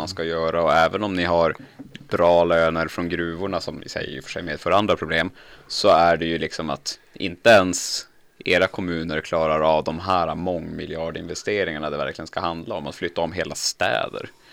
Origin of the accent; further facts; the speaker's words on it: Norrbotten County, Sweden; jag har full respekt som norrbottning för det.